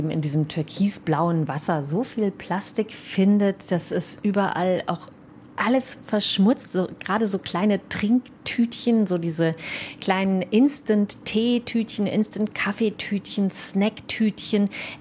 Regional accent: Rhineland, Germany; So wie wir das oft tun, gerade als Rheinländer.

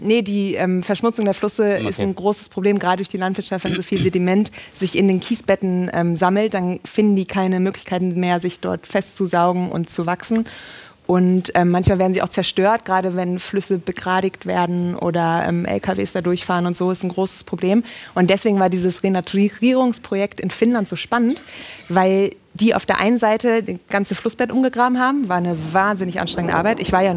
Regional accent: Rhineland, Germany; ich bin Rheinländerin.

